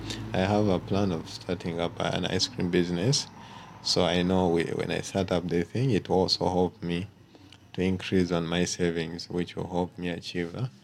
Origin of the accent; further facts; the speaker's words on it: Busia, Eastern Region, Uganda; from Busia, and it's found in Uganda, in the eastern part of Uganda.